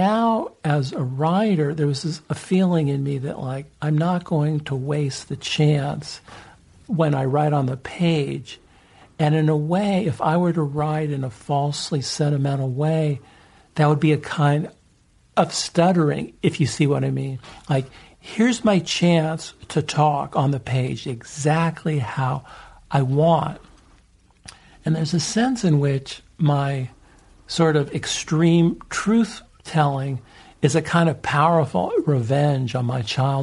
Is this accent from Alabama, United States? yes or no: no; San Francisco, California, United States; also born or lived in Los Angeles; I grew up in San Francisco and L.A., and, you know, I just love stand-up.